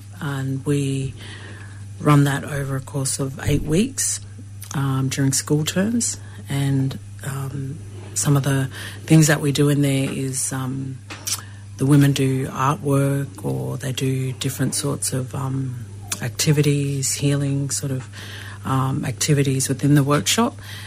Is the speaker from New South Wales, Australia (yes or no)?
no; Brisbane, Queensland, Australia; also born or lived in Hervey Bay; I'm a descendant of the Garawa and Butchala Nations, and I'm born and bred in Brisbane on Turrbal country.